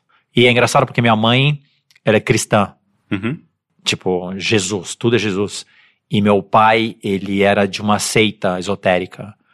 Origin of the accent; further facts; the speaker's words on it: São Paulo, Brazil; born there; Eu nasci em São Paulo, Moema.